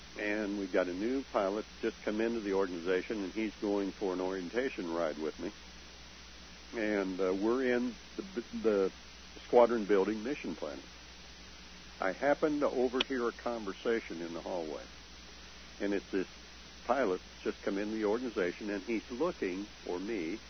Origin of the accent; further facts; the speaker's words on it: Boswell, Indiana, United States; And here I am from Boswell, Indiana with these guys.